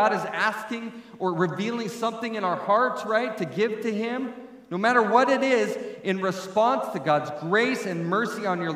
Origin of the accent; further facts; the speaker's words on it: Wyoming, United States; Because I actually never wanted to go back to Wyoming, especially my hometown.